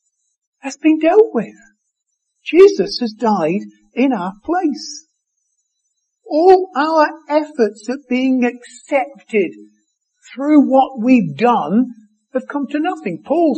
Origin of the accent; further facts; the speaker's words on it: France; all the way back growing up in France.